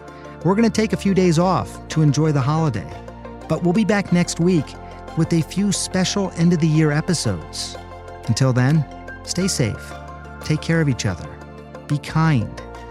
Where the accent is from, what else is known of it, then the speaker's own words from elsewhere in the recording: India; I'm Indian